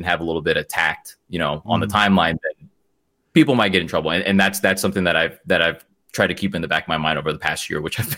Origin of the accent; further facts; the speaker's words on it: Sacramento, California, United States; Yes, sir. Born and raised Sacramento. Actually went to the same high school as Dame, I found out.